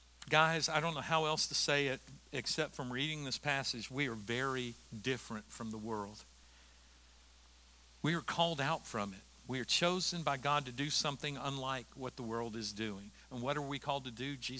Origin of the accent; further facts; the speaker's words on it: the South, United States; we're from the South, so we're gonna go slow.